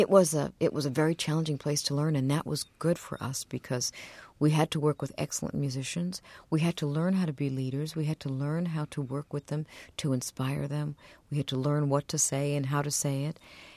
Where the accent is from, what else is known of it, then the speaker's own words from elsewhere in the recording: New York City, New York, United States; Well, I started, you know, growing up in New York, I had this terrible attitude. I'm embarrassed to admit it now, that many New Yorkers have